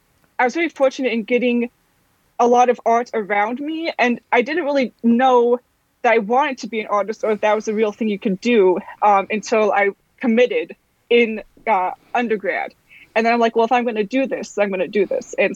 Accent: Valparaiso, Indiana, United States; Yeah, so I grew up in Valparaiso. I've been here my whole life, except when I went to grad school. We went to a Montessori school in Hobart, Indiana

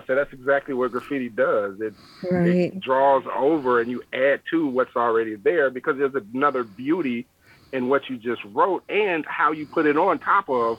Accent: Illinois, United States; growing up in the Midwest, you know, we're up near Chicago.

